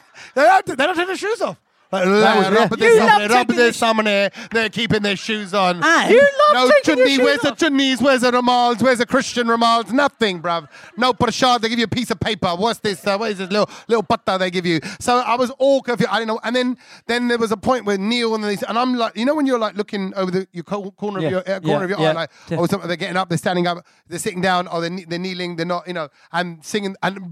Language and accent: English; India; We're Indian. I go via your husband.